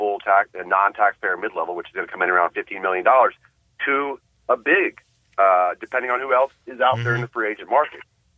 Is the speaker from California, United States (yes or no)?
no; Houston, Texas, United States; I'm from Houston.